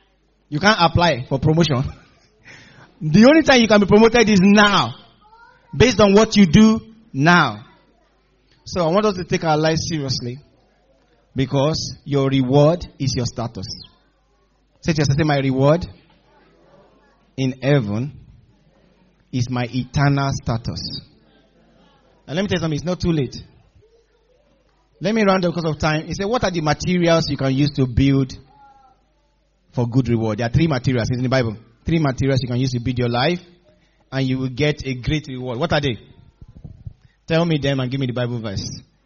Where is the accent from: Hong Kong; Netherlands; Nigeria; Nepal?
Nigeria; When I was growing up in Nigeria, and we used to hear about UK, and how, when I was growing up in Nigeria, every now and then, the electric power goes off.